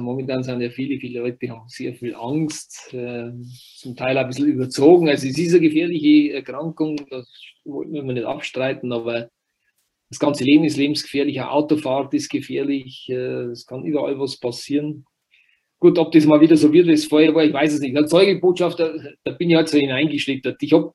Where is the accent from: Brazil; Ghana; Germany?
Germany; Wurz, Bavaria; born or raised there